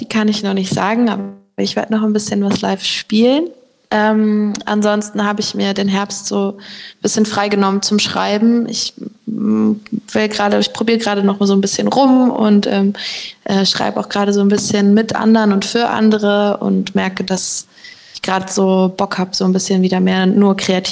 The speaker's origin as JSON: {"language": "German", "town": "Munich", "region": "Bavaria", "country": "Germany", "tie": "born or raised there", "said": "Ich durfte … auf dem Tollwood in München, auch in meiner Heimatstadt, supporten."}